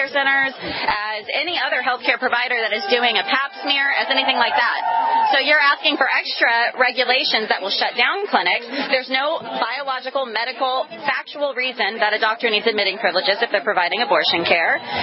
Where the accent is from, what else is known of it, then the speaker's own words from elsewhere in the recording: North Carolina, United States; I'm from North Carolina. I live in the South.